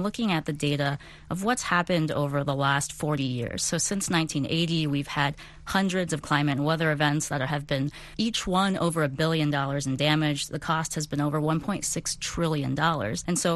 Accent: Tampa, Florida, United States; I mean, I'm from Florida. I grew up in Tampa.

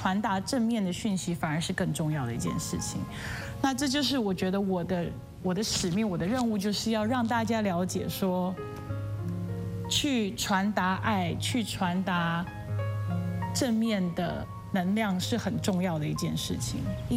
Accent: Taiwan; 然后我来自台湾

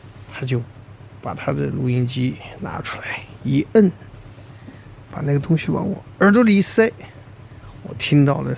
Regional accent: Taiwan; 我们台湾呢也有这个大陆的吗？我说我是在军队大院长大的，我们家都是军官，哎，在那儿从小呢就是说的这个普通话

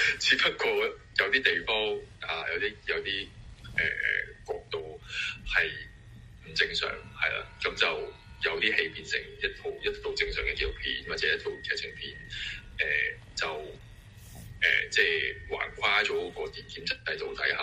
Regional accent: Hong Kong; 香港情況好惡劣，我哋香港人嘅狀態好模糊或者好好迷混沌。

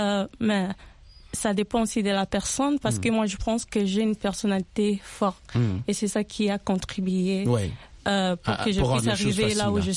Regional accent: Kinshasa, DR Congo; Oui, de Kinshasa.

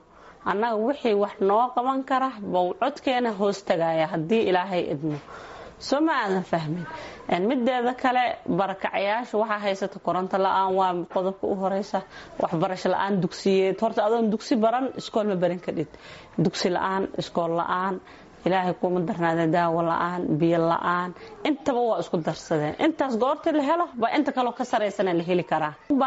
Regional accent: Puntland, Somalia; Anaga reer Puntland baanu nahay, deegaan baanu nahay, wax waanu ku dhalnay.

